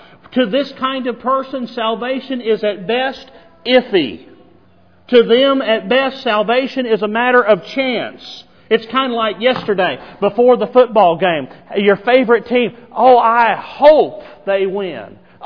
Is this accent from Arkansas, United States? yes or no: yes; Arkansas, United States; I grew up in the Lord's church, and I grew up in Arkansas, where you had a lot of different denominations down there that taught the impossibility of apostasy.